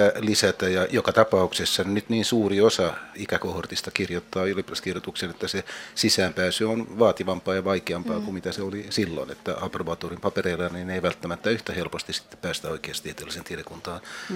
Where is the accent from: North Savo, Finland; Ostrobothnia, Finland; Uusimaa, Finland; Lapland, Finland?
Ostrobothnia, Finland; Vaasa; Ja mä kävin Vaasassa, jossa olen syntynyt ja kasvanut, ja kävin siellä niillä seuduilla, niillä nurkilla, missä lapsena kasvoin.